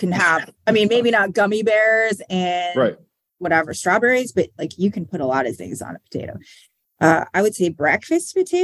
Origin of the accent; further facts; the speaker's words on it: Canada; now in United States; So French fries, specifically poutine, because I'm Canadian, but not.